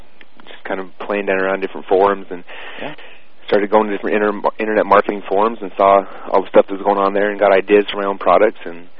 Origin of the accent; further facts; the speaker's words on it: Utah, United States; now in Boise, United States; I live up in Boise, Idaho right now. I'm actually from Utah originally.